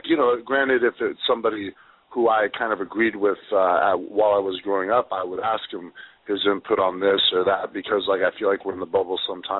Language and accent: English; Los Angeles, California, United States; let alone being in my hometown at the Staples Center, working the Battle Royal in front of the WrestleMania crowd